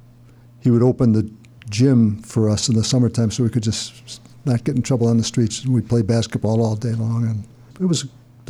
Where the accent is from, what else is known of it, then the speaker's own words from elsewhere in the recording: Cleveland, Ohio, United States; I grew up in Cleveland, near West Side, Marvin Avenue, between West 25th and Fulton, Blessed Sacrament Parish.